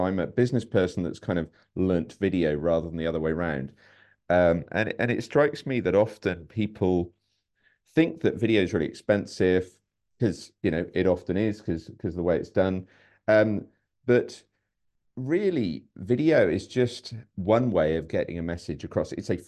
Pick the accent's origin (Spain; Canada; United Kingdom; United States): United Kingdom; I'm in the UK. It is sunny here for a change, which is nice. You tell I'm British